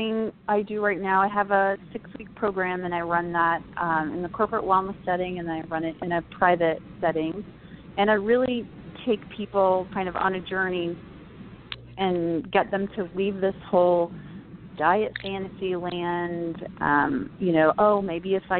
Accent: Midwest, United States; You know, I'm from the Midwest, so if somebody dies, you bring food.

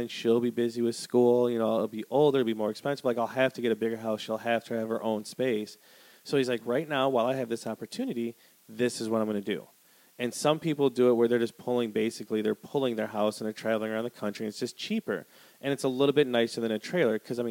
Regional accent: Wisconsin, United States; when I was a teenager, my hometown of Wisconsin was fucking minuscule.

